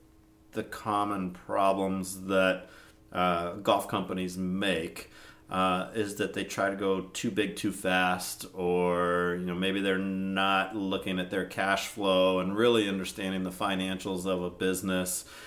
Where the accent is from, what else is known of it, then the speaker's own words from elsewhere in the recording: California, United States; Yeah, so I grew up in California, spent a long time there, probably 36 years, I guess.